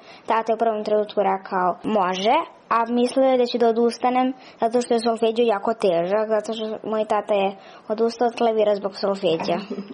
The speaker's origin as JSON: {"language": "Serbian", "town": "Paraćin", "region": "Šumadija and Western Serbia", "country": "Serbia", "said": "imam 8 godina i dolazim iz Paraćina."}